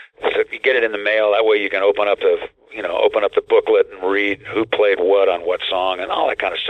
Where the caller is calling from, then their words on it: San Jose, California, United States; I'm calling from San Jose, and I went out last night just to go to a movie, and it was like, wow, this feels like fall.